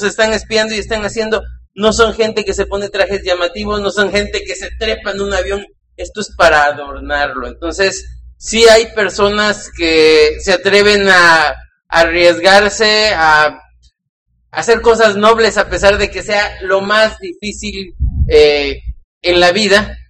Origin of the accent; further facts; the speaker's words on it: Mexico; como mexicanos, así de descreídos estamos acerca de los políticos